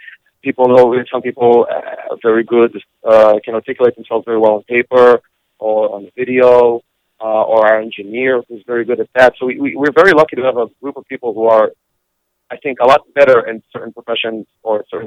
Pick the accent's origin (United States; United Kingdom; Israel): Israel; English is a second language; I usually I have a slight accent as well because I'm from Israel. I guess I didn't lose a little bit of it.